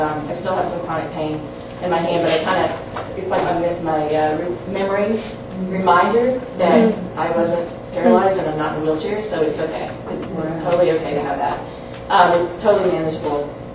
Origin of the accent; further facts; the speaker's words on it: Kentucky, United States; I found out he's from Kentucky, I grew up in Kentucky, he had three kids, I had three kids.